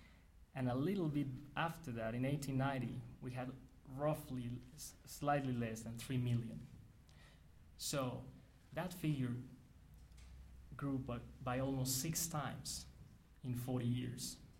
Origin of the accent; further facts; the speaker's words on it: Mexico City, Mexico; now in United States; I was born and raised in Mexico City. I hold Mexican citizenship, but I consider myself an American.